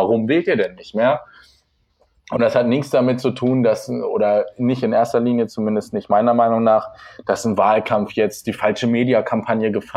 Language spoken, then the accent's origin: German; Lower Saxony, Germany; Also ich komme aus einem kleinen Dorf in der Nähe von Hildesheim, also so 15 Kilometer südlich. Ich bin jetzt für die Ausbildung hergezogen, weil ich es halt nicht einsehe, jeden Tag eine halbe Stunde zur Arbeit hin und zurück zu fahren. Deswegen bin ich jetzt nach Hildesheim gezogen.